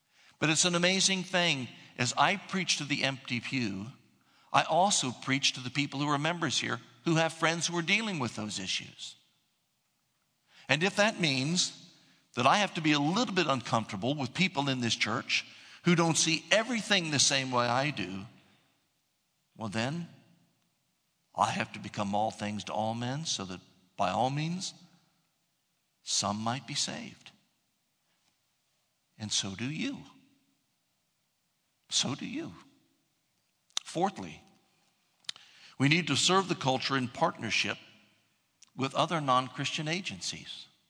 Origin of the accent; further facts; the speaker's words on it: United States; Some of the things that I'm saying might be my American culture, my suburban white mi